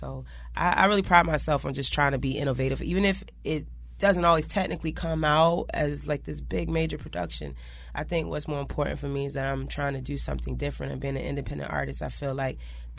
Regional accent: Florida, United States; moved away as an adult; Yeah, I was born and raised in Florida. Like, all my life, I hadn't been past Georgia's borderline until I was 18.

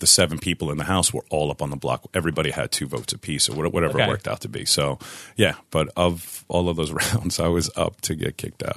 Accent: Long Island, New York, United States; I'm from Long Island, New York. I play basketball out here for the university.

